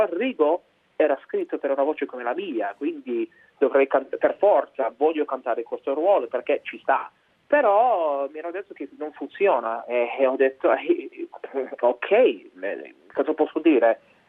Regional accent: United States; io sono americano

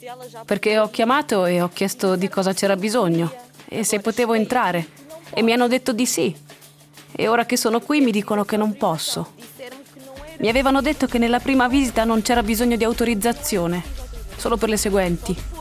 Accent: Brazil; now in Italy; Io, per esempio, sono brasiliana. Mi sono stabilita

